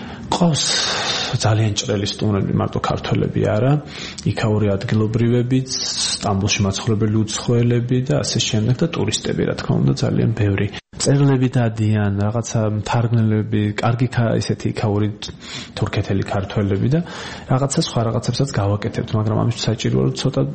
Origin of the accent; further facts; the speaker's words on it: Abkhazia, Georgia; ეს არის აფხაზეთის თემა, ჩემი ბავშვობის თემა